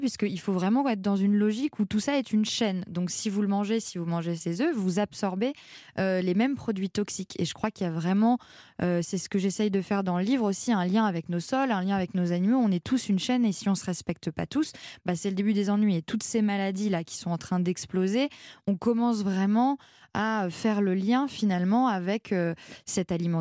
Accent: Saint-Malo, Brittany, France; Moi, les algues, oui, parce que je suis originaire de Saint-Malo

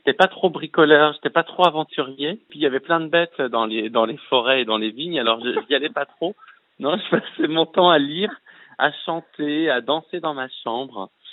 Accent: Rablay-sur-Layon, Pays de la Loire, France; tout autour de mon village, il y avait ce qu'on appelle les coteaux du Layon. C'est des petites collines avec des vignes au-dessus. Il y a du blanc, du rouge, du rosé. C'est vraiment toute mon enfance. Je suis vraiment né au cœur des vignobles.

